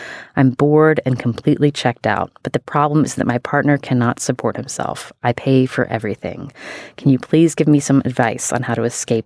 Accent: West Virginia, United States; I appreciated this letter because I am from West Virginia, and this writer is from the state next door.

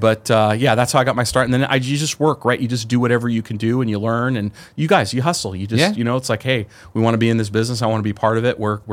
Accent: San Jose, California, United States; cause I'm from the Bay Area. So I grew up in San Jose, and I'm like, oh, let's go to Sega.

